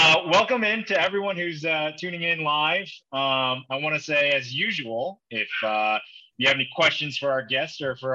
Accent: Lexington, Kentucky, United States; They're based out of my hometown of Lexington, Kentucky

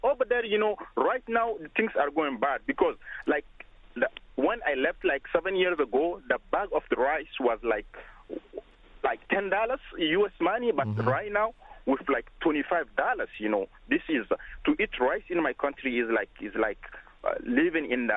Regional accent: Niger; now in New York City, United States; Actually, I'm calling. I'm from Niger. I live in New York City.

